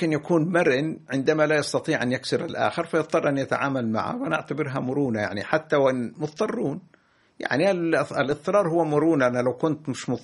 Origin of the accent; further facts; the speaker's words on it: Yemen; لكن أنا كمواطن يمني لا أستطيع أن أنفي هذه الجماعة من الخارطة السياسية